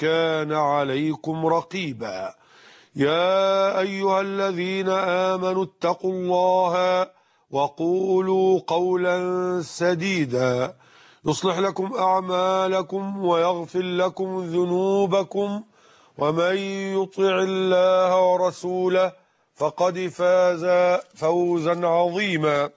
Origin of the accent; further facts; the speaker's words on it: Mit Hadid, Dakahlia, Egypt; في بيتي بقريتنا ميت حديد منية النصر قهلية مصر،